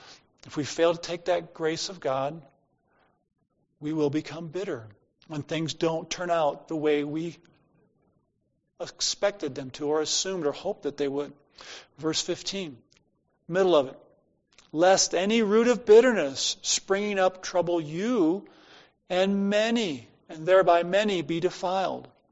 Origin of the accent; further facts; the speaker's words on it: Ohio, United States; Where I grew up in Ohio, no one cultivated. It's a cultivate.